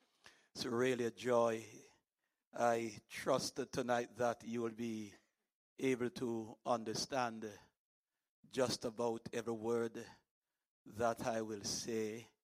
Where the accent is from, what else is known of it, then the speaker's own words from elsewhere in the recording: Jamaica; As you have been told that we are from Jamaica, the land of wood and water.